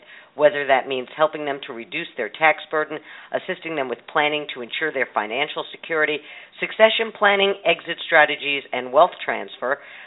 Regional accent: East Coast, United States; I grew up on the East Coast, and when I grew up, the nicer restaurants, you know, men had to wear jackets.

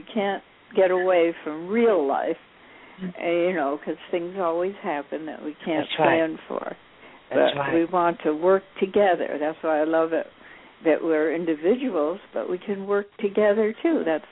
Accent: Alabama, United States; And I don't want anybody to know I'm from Alabama.

